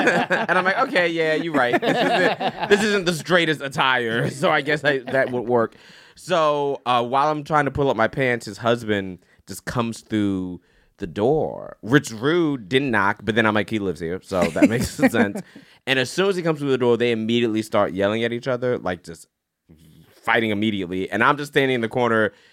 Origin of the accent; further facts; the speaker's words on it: Florida, United States; I grew up in Florida. I was in the closet long enough.